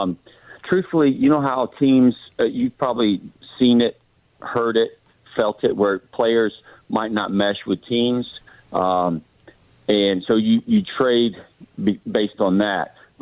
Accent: Florida, United States; I know I was from Florida, but watching the Yankees when I was growing up.

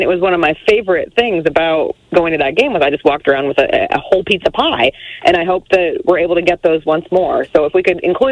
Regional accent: Colorado, United States; I think where I grew up in Colorado, like, in the different levels of cheerleading, like, one of them was the pounce level.

